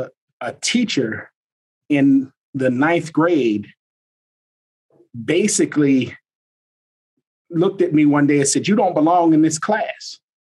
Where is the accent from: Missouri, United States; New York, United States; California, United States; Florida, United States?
New York, United States; New York City; When you growing up in the hood, I grew up in New York City.